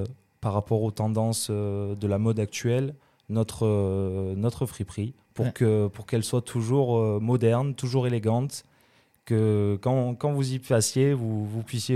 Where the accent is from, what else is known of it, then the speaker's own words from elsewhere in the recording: La Roque-sur-Pernes, Provence-Alpes-Côte d'Azur, France; Moi, je suis originaire même de La Roque-sur-Pernes.